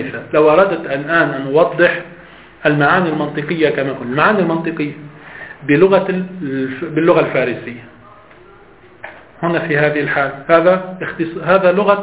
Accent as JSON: {"language": "Arabic", "country": "Lebanon", "said": "لو فرضنا أنه يوجد الآن عندنا كلبنانيين مثلا لفظ خاص يدل على معنى"}